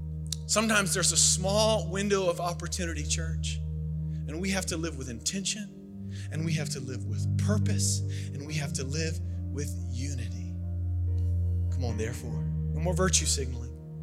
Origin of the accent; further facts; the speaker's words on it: Southern United States, United States; I call my grandfather papaw because I'm from the South.